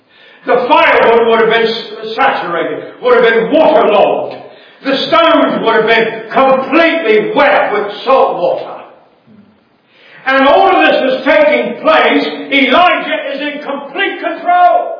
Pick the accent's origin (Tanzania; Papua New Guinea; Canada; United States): Papua New Guinea; Growing up in New Guinea and having a farming, agricultural background, I was always interested in what that meant.